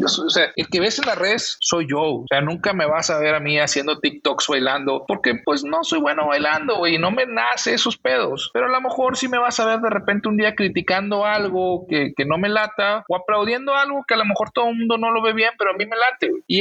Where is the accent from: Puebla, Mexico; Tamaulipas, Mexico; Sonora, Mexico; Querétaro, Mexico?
Tamaulipas, Mexico; Matamoros; Que si tú fueras a Matamoros, Tamaulipas, de donde yo soy, te darías cuenta que las posibilidades de hacer lo que yo hice es una en 1,000,000.